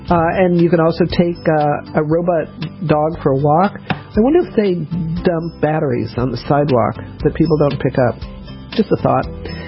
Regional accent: Denver, Colorado, United States; I never had an umbrella. I grew up in Denver, and I didn't have an umbrella until I went away to college.

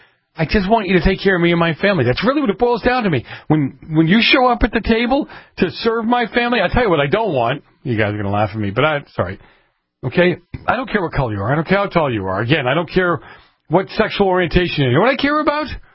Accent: Boston, Massachusetts, United States; Now, part of that was the way I grew up in Boston. I was an Italian, came from an Italian

